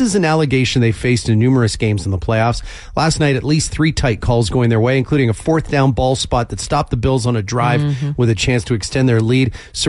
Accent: Kingston, Ontario, Canada; growing up in Kingston, Ontario, 1978

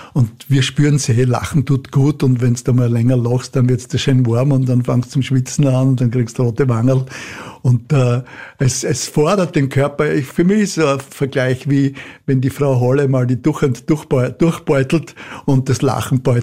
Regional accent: Styria, Austria; Und ich bin halt auch ein Steirer Bub

